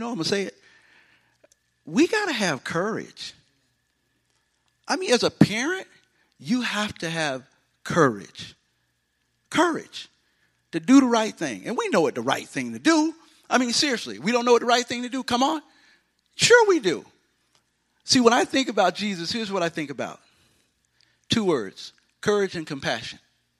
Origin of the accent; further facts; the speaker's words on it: Baldwin, Florida, United States; I grew up in Baldwin, so this is home. When I'm passing all the cows and all the farmland, I'm like, oh, yeah, I know what this is.